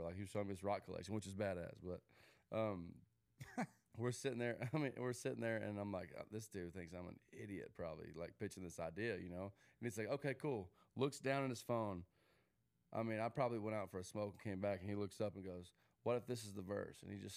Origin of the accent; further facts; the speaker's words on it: Manville, Tennessee, United States; Manville, Tennessee, which is about an hour and a half southeast of Nashville. I grew up on a tree farm, so I fell in love with the country sitting on a tractor, like seriously, like that.